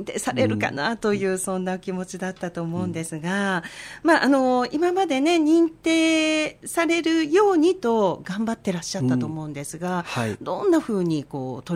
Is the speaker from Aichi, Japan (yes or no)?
yes; Seto, Aichi, Japan; やっぱり私は瀬戸で生まれ育ってるので、なんとなく見慣れてる感じはするんですけど